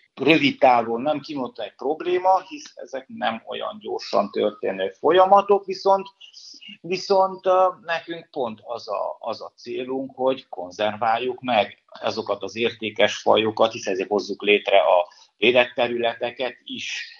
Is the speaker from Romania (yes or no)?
yes; Luduș, Mureș County, Romania; én Marosludason születtem amúgy, és a csíki telek lassan-lassan hasonlítanak a gyerekkori mezőségi telekhez.